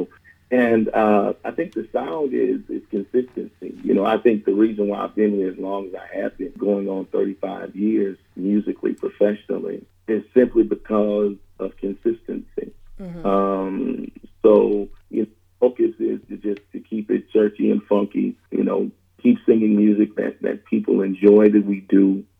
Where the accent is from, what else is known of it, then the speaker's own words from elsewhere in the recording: Grand Rapids, Michigan, United States; now in Texas, United States; I grew up literally 2.5 hours away from Chicago in a place called Grand Rapids, Michigan